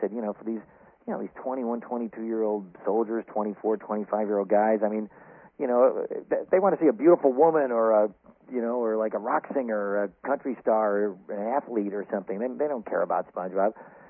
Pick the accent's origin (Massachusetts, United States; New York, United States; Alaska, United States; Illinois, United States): New York, United States; Syracuse; in at least in my hometown of Syracuse, New York